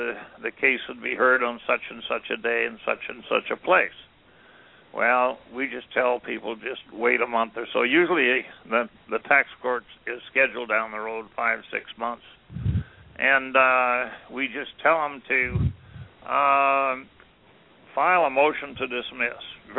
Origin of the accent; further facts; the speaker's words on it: Montana, United States; I'm from Montana, and I'm the one that lit the fire under those fellows